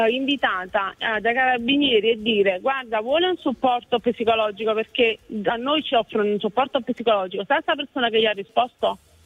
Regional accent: Modena, Emilia-Romagna, Italy; No, io sono di Modena

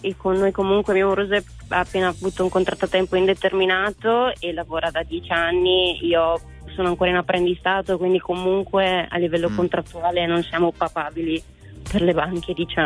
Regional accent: Caldiero, Veneto, Italy; Io sono di Caldiero, in un paesino di Verona.

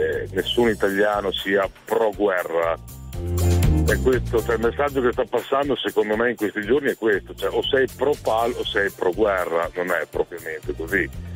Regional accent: Reggio Emilia, Emilia-Romagna, Italy; Io sono di Reggio Emilia.

